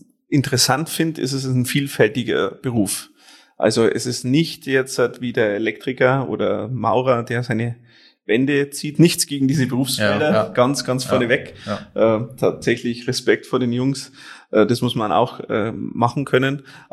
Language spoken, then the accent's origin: German; Penting, Bavaria, Germany; born there; Gebürtig komme ich aus Penting, das ist bei Neuenburg von Walde.